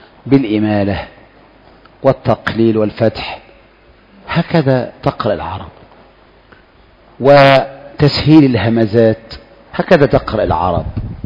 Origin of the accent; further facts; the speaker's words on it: Egypt; الآن هي حفص عندنا في مصر تقريبا